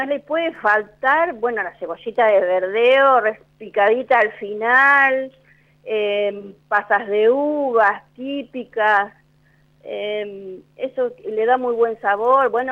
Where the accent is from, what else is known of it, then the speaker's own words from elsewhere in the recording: Pehuajó, Buenos Aires Province, Argentina; De Pehuajó.